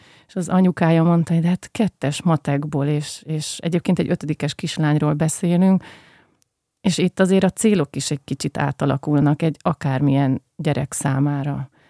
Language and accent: Hungarian; Budapest, Hungary; és még budapestiek is vagyunk, még mindehhez